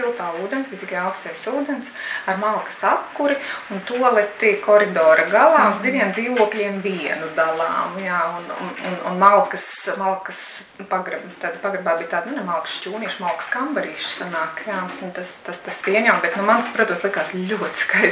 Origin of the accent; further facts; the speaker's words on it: Saldus, Saldus Municipality, Latvia; Es esmu pati tātad dzimusi un augusi Saldu